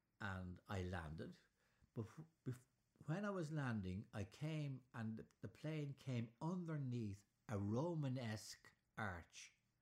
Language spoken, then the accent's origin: English; Dublin, Leinster, Ireland; born there; So, in Dublin.